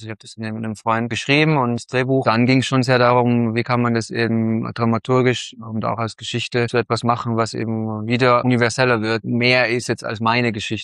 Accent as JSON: {"language": "German", "region": "Tyrol", "country": "Austria", "tie": "born or raised there", "said": "Also ich bin selber in Tirol im Zillertal aufgewachsen."}